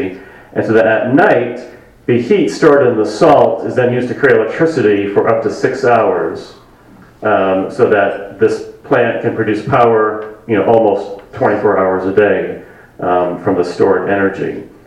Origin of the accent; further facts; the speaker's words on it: Massachusetts, United States; I grew up in Massachusetts